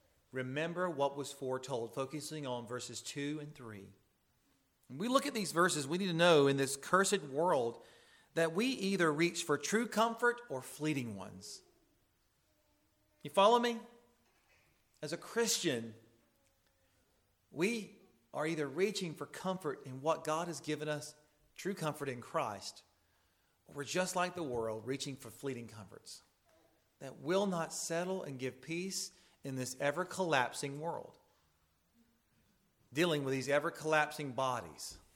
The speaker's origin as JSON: {"language": "English", "region": "the South", "country": "United States", "said": "I say Isaiah. I'm from the South. That's the way I know how to say his name, Isaiah."}